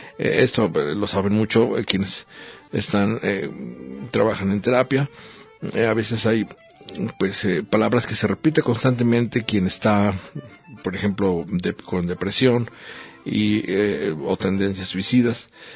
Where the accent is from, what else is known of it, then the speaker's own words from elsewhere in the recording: Mexico; Somos los mexicanos sexenales.